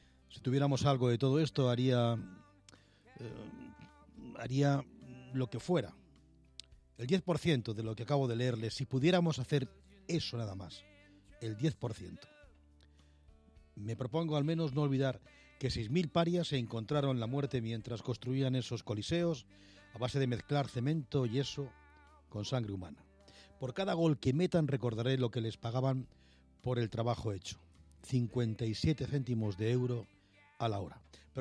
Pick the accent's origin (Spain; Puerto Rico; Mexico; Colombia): Spain; como españoles